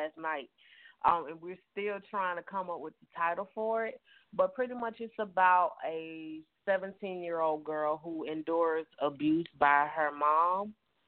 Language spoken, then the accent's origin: English; Atlanta, Georgia, United States; I'm 28 years old. I'm from Atlanta, Georgia.